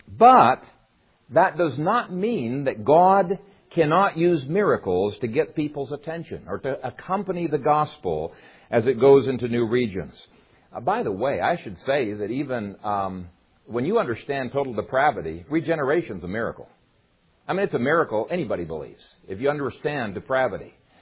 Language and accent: English; Ethiopia; In the country we grew up in Ethiopia